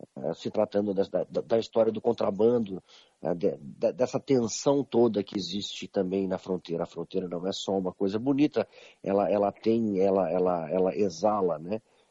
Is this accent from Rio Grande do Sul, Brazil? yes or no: yes; Rio Grande do Sul, Brazil; eu cresci no Rio Grande do Sul, né? Eu nasci no Rio Grande do Sul, é o último estado brasileiro, um estado que faz fronteira, né? com dois países, né? Com a Argentina e com o Uruguai.